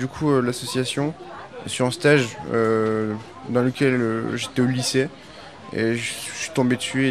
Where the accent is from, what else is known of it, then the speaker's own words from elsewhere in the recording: Albi, Occitanie, France; born there; j'ai 20 ans, je suis né à Albi